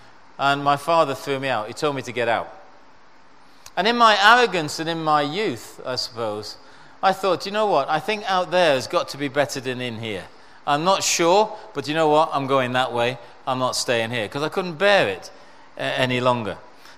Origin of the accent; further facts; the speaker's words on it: Salford, North West England, United Kingdom; born there; I was born in Salford, in Manchester.